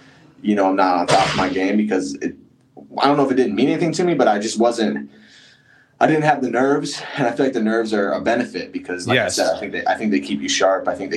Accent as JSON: {"language": "English", "town": "Columbia", "region": "South Carolina", "country": "United States", "tie": "born or raised there", "lives_now": "Michigan, United States", "said": "So I grew up in right outside Columbia, South Carolina. Went to college there, wrestled there."}